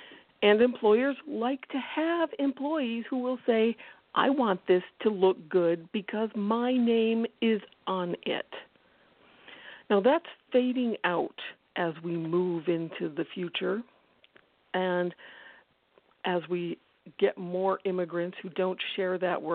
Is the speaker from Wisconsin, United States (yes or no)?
yes; Madison, Wisconsin, United States; I live in Wisconsin. I grew up in Wisconsin. I've lived in Wisconsin all my life. For the early part of my life, I lived in Madison, which is not the real world for anyone outside the state.